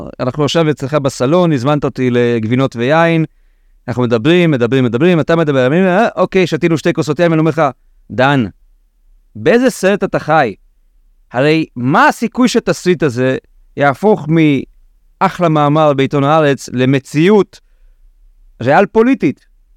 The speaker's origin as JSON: {"language": "Hebrew", "country": "Romania", "said": "אני בא מאחת מהאזות, רומניה, עשירה, יפה, אנשים זה, במרכז אירופה"}